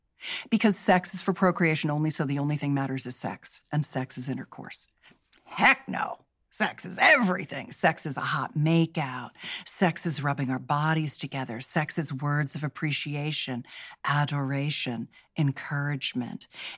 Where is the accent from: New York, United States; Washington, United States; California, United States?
California, United States; I grew up in Silicon Valley, my career in my 20s and 30s was Silicon Valley